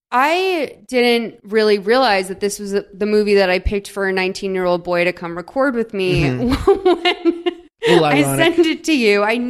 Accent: Massachusetts, United States; No, so I'm from Massachusetts, right?

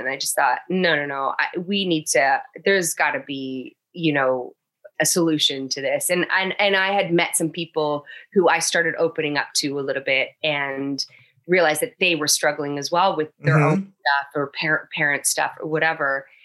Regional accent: Canada; also born or lived in Toronto; I grew up in Canada.

